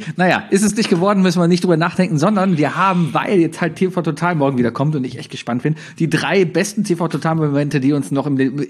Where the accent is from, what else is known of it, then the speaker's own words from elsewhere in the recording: Cologne, North Rhine-Westphalia, Germany; Als Kölner Simi, kann ich dir sagen, es ist vollkommen okay.